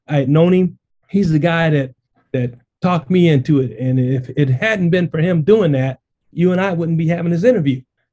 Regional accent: Flint, Michigan, United States; I'm from Flint. Yeah, I'm a Flintstone. Absolutely. And I'm proud of it.

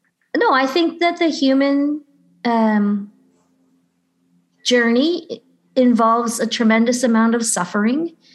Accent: Saint John, New Brunswick, Canada; now in Toronto, Canada; I grew up in St. John, New Brunswick, so that will always be home. I have officially lived longer in Toronto than I did anywhere else.

